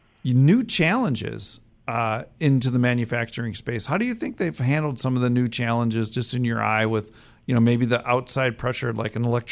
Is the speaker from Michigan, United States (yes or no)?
yes; Detroit, Michigan, United States; I'm from Detroit originally, as you know